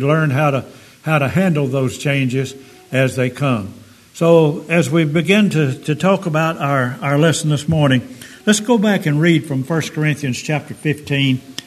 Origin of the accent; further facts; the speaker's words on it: Alabama, United States; When I was growing up in Alabama, our main crop was cotton.